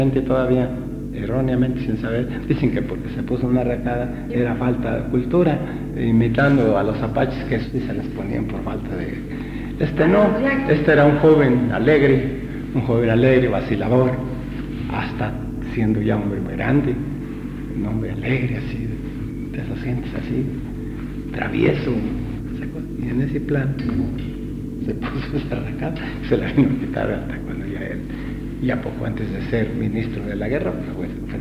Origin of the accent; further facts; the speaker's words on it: La Piedad, Michoacán, Mexico; Y entonces ahí en la Piedad estábamos de destacamento, en mi tierra. Bueno, mi tierra es allá, pues la cabecera.